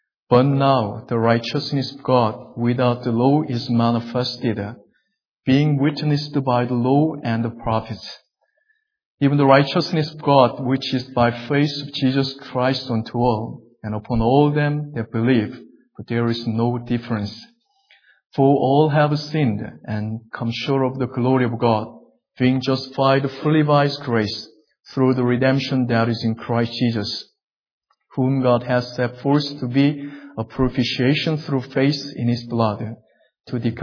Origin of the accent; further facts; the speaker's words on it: Seoul, South Korea; I come from Seoul in Korea.